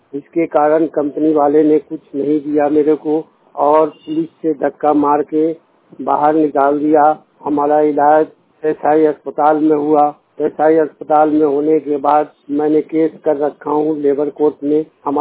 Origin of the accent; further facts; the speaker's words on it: Hajipur, Bihar, India; बिहार के रहने वाला हूँ, हाजीपुर वैशाली जिले का।